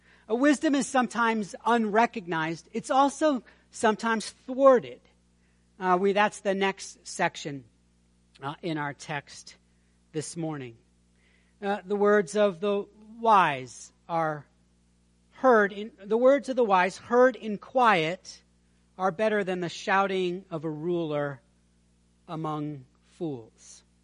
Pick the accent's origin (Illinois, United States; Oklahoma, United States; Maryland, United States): Maryland, United States; So, I remember when I was growing up in Maryland, and I would probably be considered more conservative in Maryland.